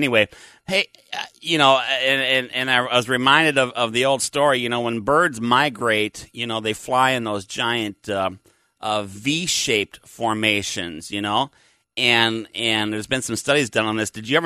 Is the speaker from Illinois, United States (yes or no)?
no; Eagan, Minnesota, United States; now in Florida, United States; I know the colors are well past peak in my hometown of Eagan, Minnesota